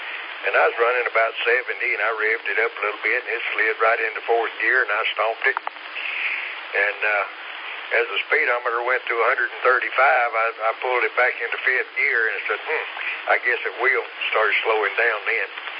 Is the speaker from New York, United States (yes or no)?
no; Statesville, North Carolina, United States; And like I say, I grew up in Statesville.